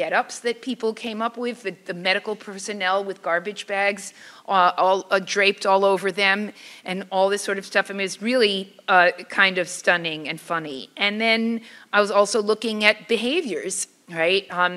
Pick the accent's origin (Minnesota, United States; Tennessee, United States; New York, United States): New York, United States; New York City; I'm a New Yorker, born, and I live there my entire life